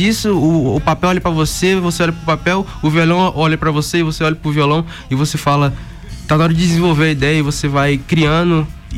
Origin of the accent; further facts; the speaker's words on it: Jequié, Bahia, Brazil; born there; Nasci em Jiquié.